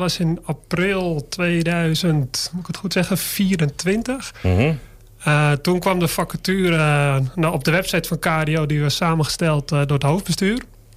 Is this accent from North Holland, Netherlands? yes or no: yes; De Kwakel, North Holland, Netherlands; also born or lived in Amstelveen; ik ben niet geboren in de Kwakel, maar dat is in Amstelveen. Maar ja. Ja, mijn hele leven woon ik al in dit mooie dorp.